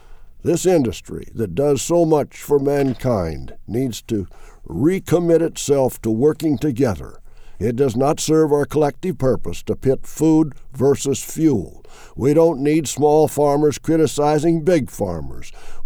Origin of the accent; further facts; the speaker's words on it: Illinois, United States; When I drive across my home state of Illinois, farm after farm pass by my windshield, corn, wheat, soybeans, hogs and cattle, but they are all family farms.